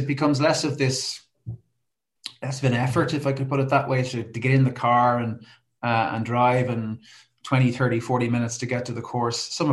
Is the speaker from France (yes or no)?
no; Dublin, Leinster, Ireland; I'm from Dublin originally